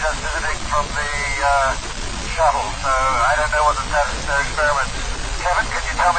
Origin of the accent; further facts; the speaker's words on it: Adelaide, South Australia, Australia; I'm from Adelaide originally. Over.